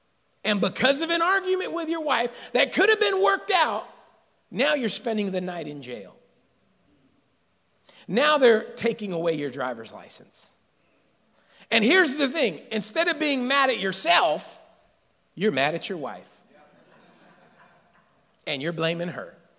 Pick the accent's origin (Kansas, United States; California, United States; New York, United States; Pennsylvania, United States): California, United States; Sacramento; I grew up here in South Sacramento.